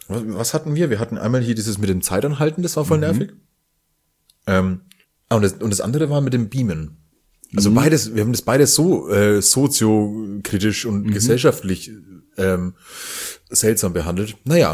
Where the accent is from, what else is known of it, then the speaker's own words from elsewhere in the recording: Bavaria, Germany; accent: Franconian; als Franke mit rollendem R